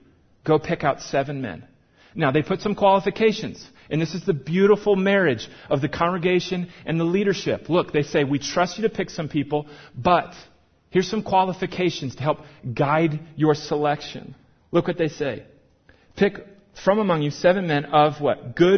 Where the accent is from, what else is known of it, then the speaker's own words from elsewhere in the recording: Minnesota, United States; now in Colorado, United States; And I'm from Minnesota, and we like the Vikings, but like if you miss the game, it's okay. It is wrong to miss a Broncos game here.